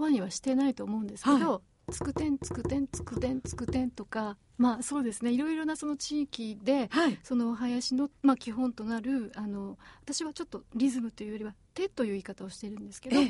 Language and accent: Japanese; Chichibu, Saitama, Japan; 地元の埼玉の、秩父のお祭りなんですが